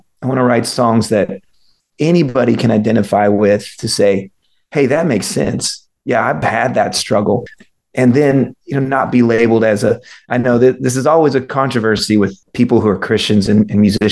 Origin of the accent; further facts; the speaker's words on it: California, United States; So I grew up in California in the late 80s. You know, everything was pop.